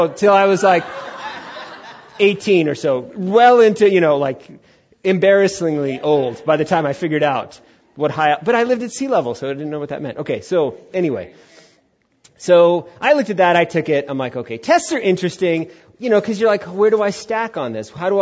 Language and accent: English; United States; And I'm an American, so I'm going to go do this thing.